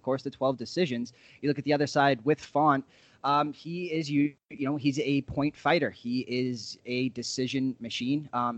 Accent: Boston, Massachusetts, United States; He's a fellow Boston guy growing up in Woburn, Massachusetts.

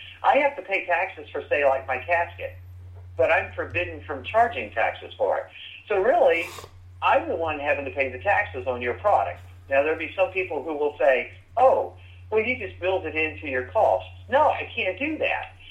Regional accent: South Carolina, United States; now in Texas, United States; yes, I'm a Texan. I live in Texas. I grew up in South Carolina. Spent 20 years in the Navy.

